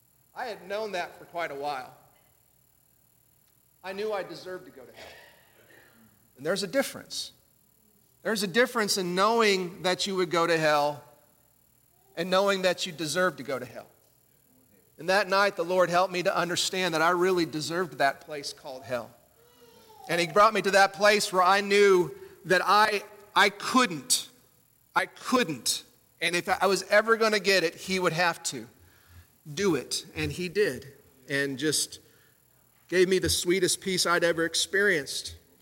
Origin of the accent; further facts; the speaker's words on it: Indiana, United States; now in Tennessee, United States; I'm from Indiana. That's why, even though I'm from West Tennessee now, I don't sound like you all.